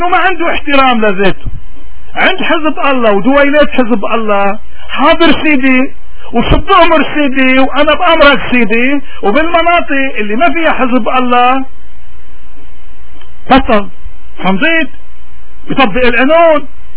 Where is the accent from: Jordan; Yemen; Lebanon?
Lebanon; فرنسا واقفة معنا كلبنانيين وبتأيدنا وحامل همنا وإلى آخره.